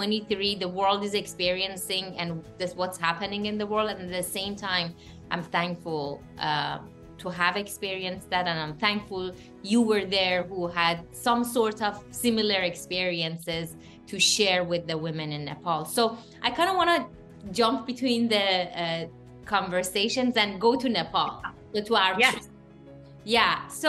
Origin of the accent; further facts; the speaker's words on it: Iran; we grew up in Iran and we have that experience